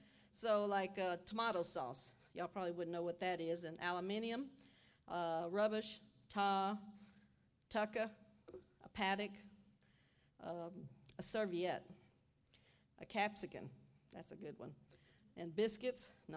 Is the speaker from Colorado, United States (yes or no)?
no; Texas, United States; sorry to say, we're from Texas, and we've done 2 home mission works there as well.